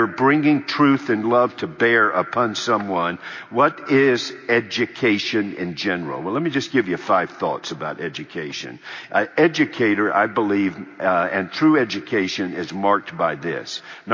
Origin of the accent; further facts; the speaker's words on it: United States; In God's providence, I'm an American.